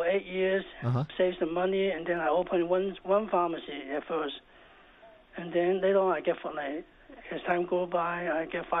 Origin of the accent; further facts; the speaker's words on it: Hong Kong; Yeah, I grew up in Hong Kong, yeah.